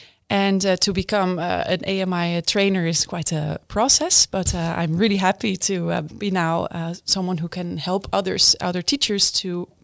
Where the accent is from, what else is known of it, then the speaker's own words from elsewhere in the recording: Netherlands; I am from the Netherlands, so originally Dutch.